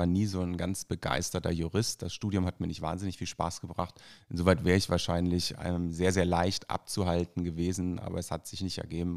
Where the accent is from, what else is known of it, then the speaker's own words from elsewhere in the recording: Hamburg, Germany; born there; direkt an meinem Geburtsort in Rissen in Hamburg